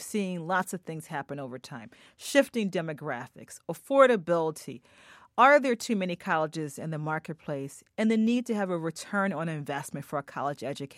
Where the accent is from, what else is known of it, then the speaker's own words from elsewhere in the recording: Philadelphia, Pennsylvania, United States; I grew up in Philadelphia, but spent most of my adult life in college towns